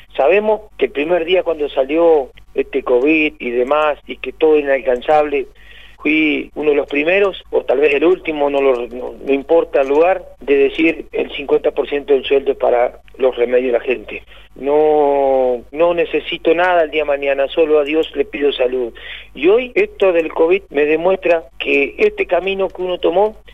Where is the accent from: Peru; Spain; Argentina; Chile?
Argentina; General Galarza, Entre Ríos; señor presidente, hoy vengo de un pueblito chiquito, General Galarza.